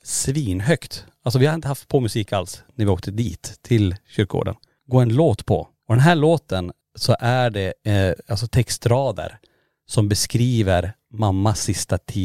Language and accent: Swedish; Kiruna, Norrbotten County, Sweden; vi åkte typ till planerna på Lombola där vi är uppvuxna och kollade där.